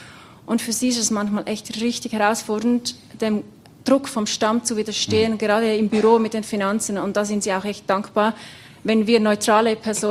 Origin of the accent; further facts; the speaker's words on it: Zurich, Switzerland; Gar nicht so viel anders wie jetzt im Kanton Zürich, wo ich herkomme.